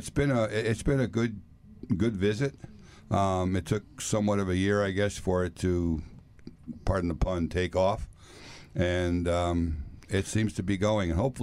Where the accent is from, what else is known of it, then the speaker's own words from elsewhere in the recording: Danbury, Connecticut, United States; from the airport that I grew up at in Danbury, Connecticut.